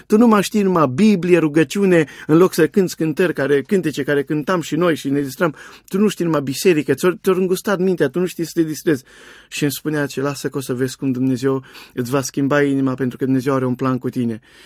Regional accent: Borșa, Maramureș County, Romania; Maramureș, de unde sunt eu, deloc, din Borșa

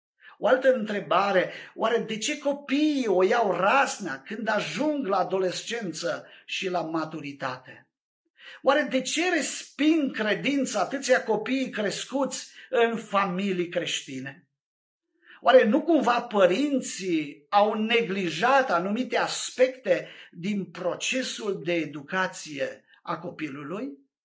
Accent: Văleni, Romania; în biserica noastră, în Văleni, în satul meu natal.

